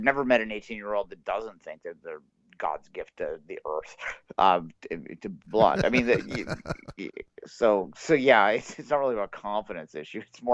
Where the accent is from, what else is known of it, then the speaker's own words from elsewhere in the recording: Canada; The concerns I expressed around Piet are legit as a Canadian, but we'll see.